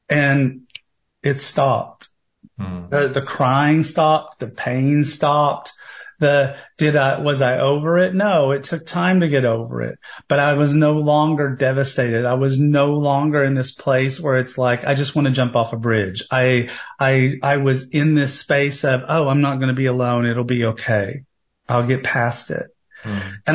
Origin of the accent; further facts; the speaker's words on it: Tennessee, United States; I thought I would never have love growing up in Tennessee.